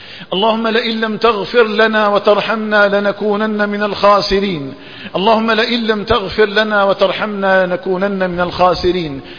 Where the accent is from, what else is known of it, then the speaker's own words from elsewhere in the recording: Algeria; اللهم اجعل بلدنا الجزائر آمنا مطمئنا